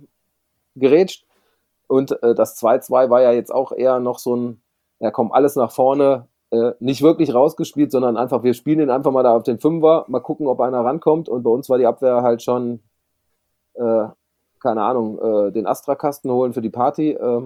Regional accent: Düsseldorf, North Rhine-Westphalia, Germany; Das freut einen dann als Düsseldorfer noch mehr.

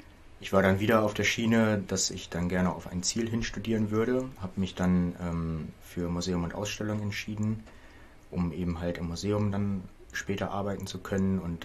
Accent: Büren, Lower Saxony, Germany; Ich komme eigentlich aus dem Landkreis Nienburg-Weser und bin dort in einem kleinen, netten 500-Einwohner-Dorf aufgewachsen. Das heißt Büren.

